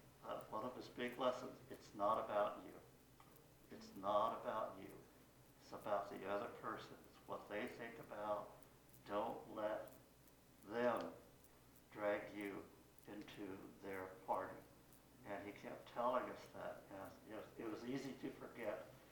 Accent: Kansas, United States; because I grew up in Kansas, and we had people come to, black and white, come to our farm

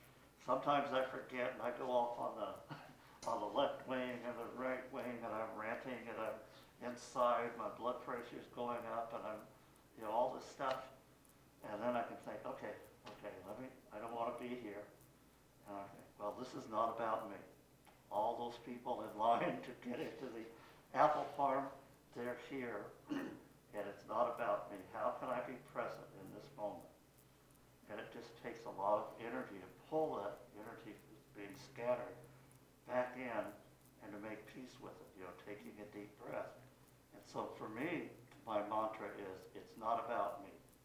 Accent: Kansas, United States; because I grew up in Kansas, and we had people come to, black and white, come to our farm

